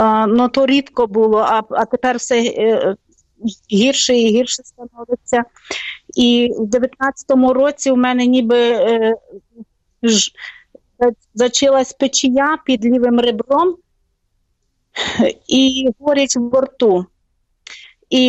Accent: Vladikavkaz, North Ossetia–Alania, Russia; Ukrainian is a second language; moved away as an adult; Я з Владикавказа, живу 40 років тут, так що вибачте, якщо я щось не так буду говорити.

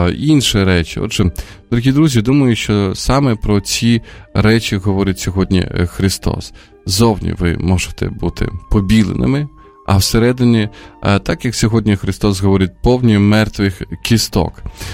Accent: Sumy Oblast, Ukraine; До речі, в моїй рідній Сумській області є таке місто, як Путивлі

